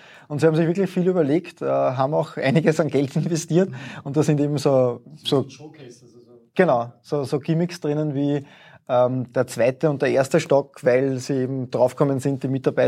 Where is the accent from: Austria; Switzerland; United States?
Austria; Eastern Austria; also Österreich sagt man immer Schneeland, aber ich komme eher aus dem Osten, da ist auch nie so viel Schnee